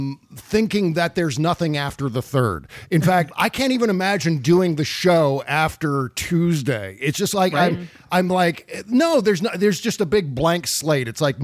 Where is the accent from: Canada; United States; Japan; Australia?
United States; Upper Midwest; accent: upper Midwest; See, that's my upper Midwest accent.